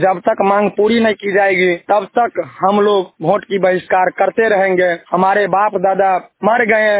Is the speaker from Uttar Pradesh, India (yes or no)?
no; Jamua, Bihar, India; ग्राम जमुआ, पोस्टवाड़ी, थाना सिंगिया, जिला समस्तीपुर का रहने वाला हूँ। मेरे गांव में ना पुल है, ना रोड है, ना स्वास्थ्य विभाग है।